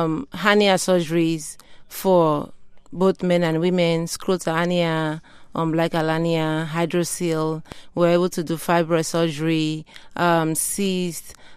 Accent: Sierra Leone; now in United States; growing up in Sierra Leone, I saw the desperate need. And I came to U.S.

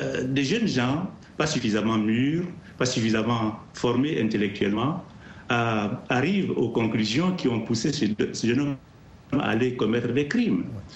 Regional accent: Côte d’Ivoire; Je viens de la Côte d'Ivoire, n'est-ce pas?

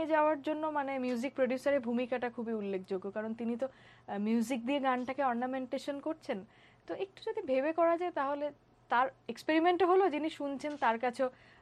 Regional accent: India; আমি ইন্ডিয়ান একজন মানে ইয়াং শিল্পীদের মধ্যে একজন

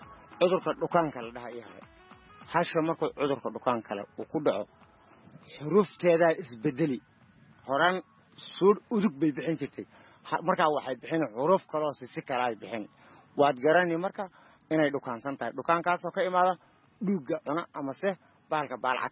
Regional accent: Gode, Somali Region, Ethiopia; Marka waxaan ku soo barbaaray Itoobiya oo ku gaaray ilaa 3 jir

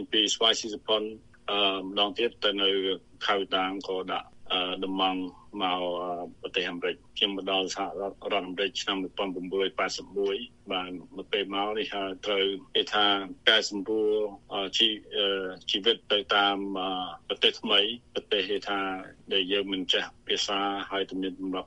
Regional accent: Kampong Preah, Battambang, Cambodia; born or raised there

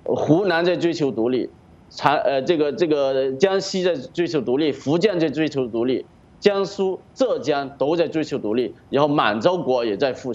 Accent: Hong Kong; 所以我们香港人更加要警惕

